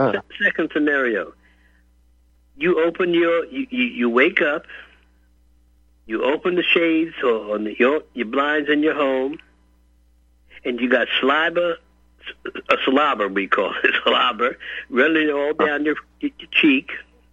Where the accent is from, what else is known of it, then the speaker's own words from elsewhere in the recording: Newark, New Jersey, United States; Growing up in Newark, we would run down the street chasing and having fistfights with cops.